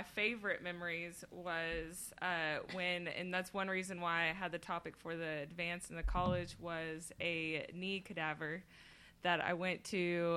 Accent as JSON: {"language": "English", "town": "Kingwood", "region": "Texas", "country": "United States", "tie": "born or raised there", "said": "Well, I'm from the Houston area. I grew up in Kingwood, Texas. That is northeast of Houston. Graduated from Kingwood High School in 2002."}